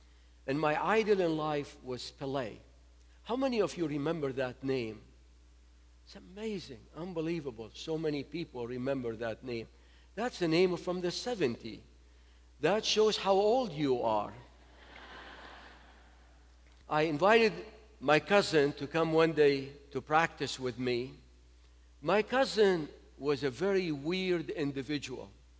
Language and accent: English; Nineveh, Iraq; Not because I come from Nineveh, it's just that's the way it's supposed to be.